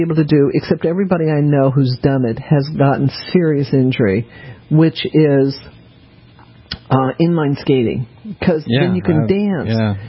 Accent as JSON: {"language": "English", "town": "Denver", "region": "Colorado", "country": "United States", "tie": "born or raised there", "said": "I grew up in Denver, skating on a pond."}